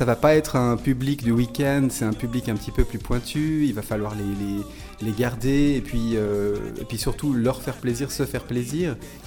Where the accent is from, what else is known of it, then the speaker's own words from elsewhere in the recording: Geneva, Switzerland; Je viens de Genève et je suis un petit champignon qui a poussé dans une cave de squat.